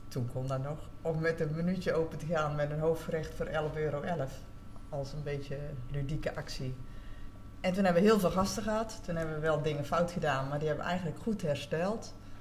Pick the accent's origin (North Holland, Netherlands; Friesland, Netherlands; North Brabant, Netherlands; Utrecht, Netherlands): North Brabant, Netherlands; Werkendam; Oorspronkelijk kom ik uit Werkendam, daar ben ik geboren.